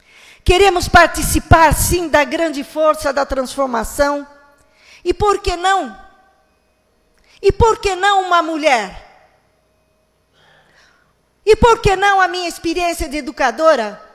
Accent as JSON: {"language": "Portuguese", "town": "Piedade", "region": "São Paulo", "country": "Brazil", "tie": "born or raised there", "said": "Piedade, Vale dos Sonhos, como diz a música, esse lugar onde nasci, cresci e onde vivi. E hoje convivo com o povo maravilhoso de 53 mil habitantes."}